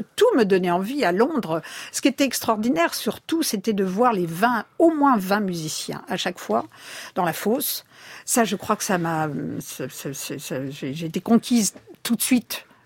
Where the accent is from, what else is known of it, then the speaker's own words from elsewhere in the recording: France; Être prise en tant que Française